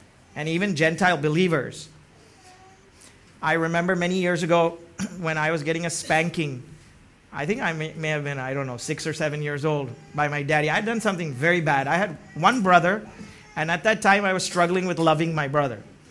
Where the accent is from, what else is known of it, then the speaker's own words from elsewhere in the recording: Pune, Maharashtra, India; And I grew up in Bishop School and Anglican School in Pune, where we used to have Friday movie nights.